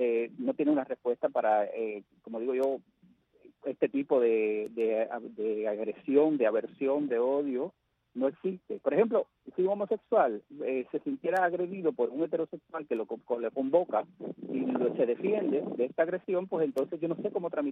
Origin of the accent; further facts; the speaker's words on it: Caibarién, Villa Clara, Cuba; Porque es que mi pueblo, Caibarien, es un pueblo muy tolerante.